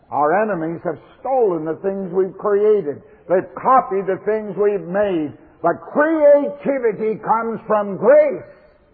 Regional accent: Canada; Now, as a Canadian, I was alarmed at what I heard.

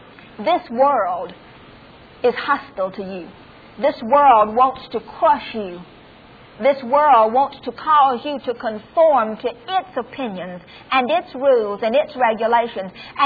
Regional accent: United States; and I'm an American, and God knows I'm proud to be, and will defend my country

